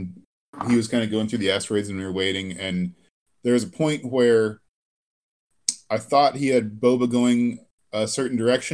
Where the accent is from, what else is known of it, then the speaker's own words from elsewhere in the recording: Kansas City, United States; Like, I didn't know anything, but I was from Kansas City, right?